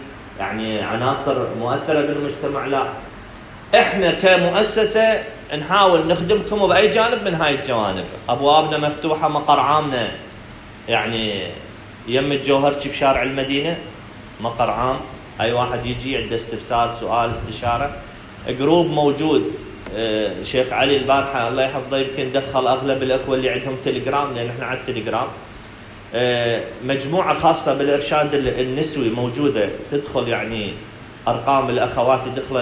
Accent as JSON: {"language": "Arabic", "country": "Iraq", "said": "وهاي من النعم عندنا بالعراق"}